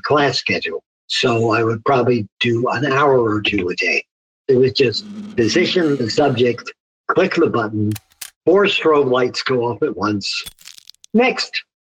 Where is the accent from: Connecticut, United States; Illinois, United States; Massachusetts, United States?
Connecticut, United States; Naugatuck; I grew up in Naugatuck, Connecticut, about 20 miles from Yale.